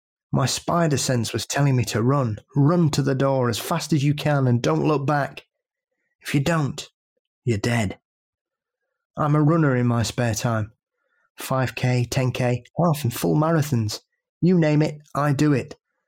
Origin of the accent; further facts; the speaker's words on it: Ireland; I'm from Ireland and I'm 35 years old.